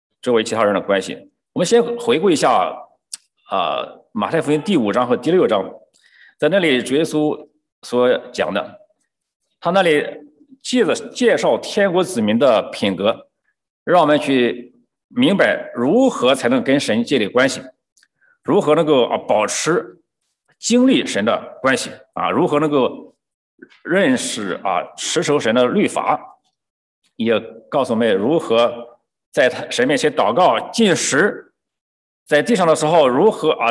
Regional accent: China; 我们中国人有句古话叫什么？

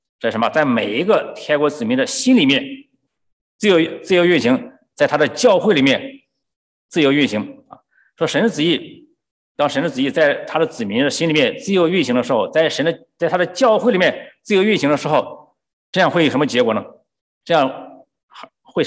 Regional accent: China; 特别我们中国人，我们起名字都不是随随便便的

